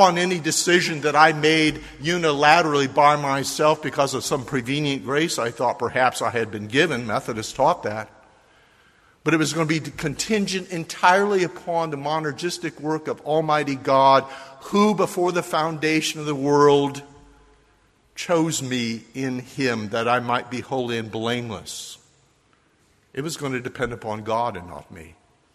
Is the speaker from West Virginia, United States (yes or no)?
no; Chicago, Illinois, United States; also born or lived in Kansas City, Missouri; brought our family to Chicago from where I was born in Kansas City, Missouri.